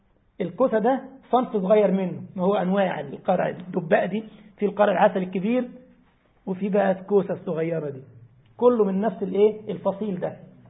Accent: Egypt; زي بالضبط احنا عندنا في مصر الاكله اسمها الكوارع، صحيح؟

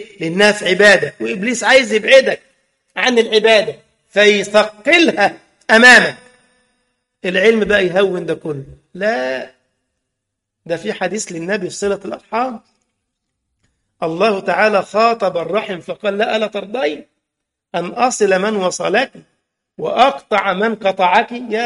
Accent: Egypt; كان بعض العوام عندنا في مصر راجل بسيط جدا

